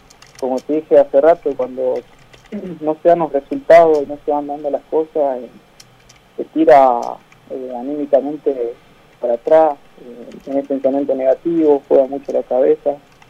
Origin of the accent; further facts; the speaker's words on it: Jujuy, Argentina; salimos de acá, somos de acá de Jujuy